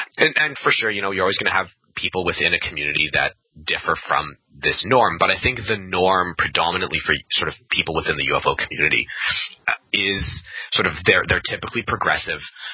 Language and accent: English; Canada; I'm Canadian. So, you know, the whole population of Canada leans slightly left of center